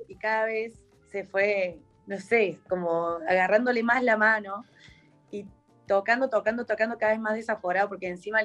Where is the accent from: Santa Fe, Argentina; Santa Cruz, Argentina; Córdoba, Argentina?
Córdoba, Argentina; somos de Córdoba